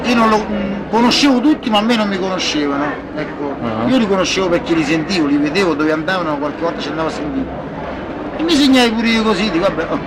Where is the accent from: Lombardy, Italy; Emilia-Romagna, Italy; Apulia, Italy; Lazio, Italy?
Lazio, Italy; Artena; mi ha domandato, ma di che parte sei? Di Artena.